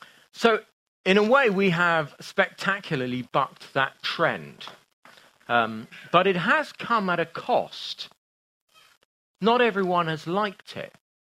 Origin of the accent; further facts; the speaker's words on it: England, United Kingdom; And so one of the Americans said, you know, oh, where are you from? We said, you know, if we're from England.